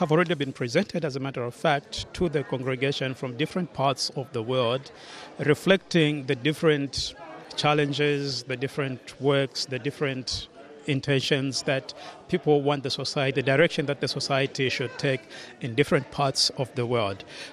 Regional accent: Zambia; I'm from Zambia.

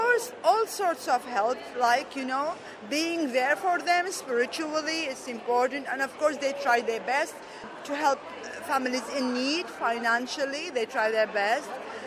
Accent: Baghdad, Baghdad Governorate, Iraq; We came from Baghdad via Beirut. We stayed overnight in Beirut, and we are so thrilled.

